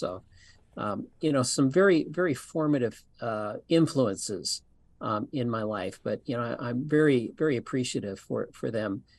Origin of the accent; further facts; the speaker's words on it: Princeton, Illinois, United States; now in Deerfield, United States; Small town. So everybody knows everybody. Still, when I go back and visit, you go into just the local diner, and when the door opens, everybody kind of looks to see if they know you.